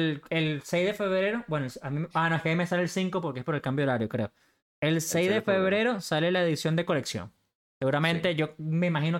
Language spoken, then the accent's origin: Spanish; Venezuela; Si la vaina fuera de Venezuela, yo seguramente estaría botando baba de lo espectacular que están vendiendo en mi país. Pero yo de Venezuela es como, ok, de pinga.